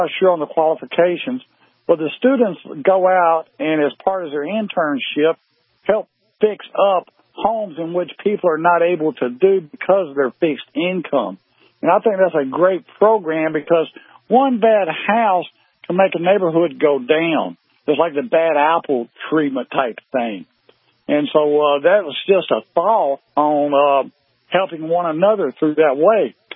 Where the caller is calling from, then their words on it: Alabama, United States; What I called about, I'm from Alabama.